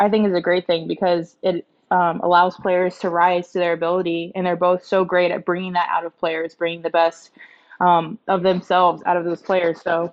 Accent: St. Louis, Missouri, United States; now in Minnesota, United States; even though I want to stay in Minnesota, I would love to see, my hometown, St. Louis, get one maybe.

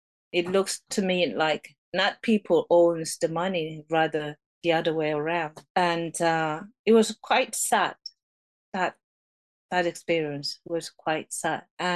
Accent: North Korea; now in United States; in my experience of living, growing up in North Korea and living in United States

